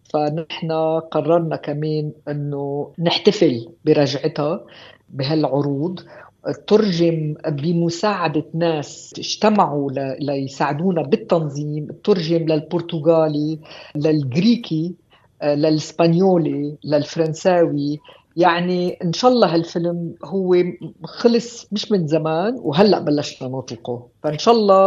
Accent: Lebanon; نحن كلبنانيين ممنوع نزور فلسطين

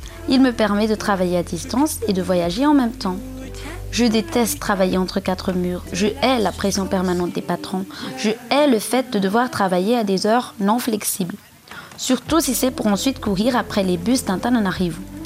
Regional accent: Antananarivo, Analamanga, Madagascar; Je viens d'Antananarivo à Madagascar

